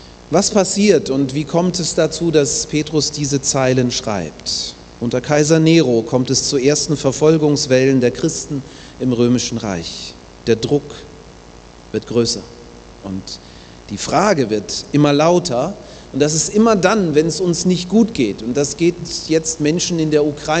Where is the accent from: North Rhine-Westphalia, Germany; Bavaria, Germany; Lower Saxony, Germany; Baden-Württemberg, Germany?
Baden-Württemberg, Germany; Ich komme aus Baden-Württemberg. Ich habe 25 Jahre dort verbracht, in zwei Gemeinden. Ich war zunächst in Böblingen, das ist südlich von Stuttgart. Dann war ich in Backnang, das ist nördlich von Stuttgart.